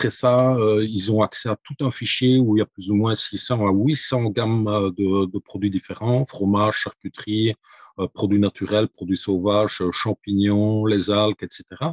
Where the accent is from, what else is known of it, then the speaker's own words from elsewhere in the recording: Belgium; je viens d'une petite région rurale en Belgique, et puis où il y avait beaucoup de fermes, d'agriculture, des petites connexions, les gens qui se connaissaient depuis longtemps. Bon, moi, j'ai vécu dans ce village-là jusqu'à mes 35 ans.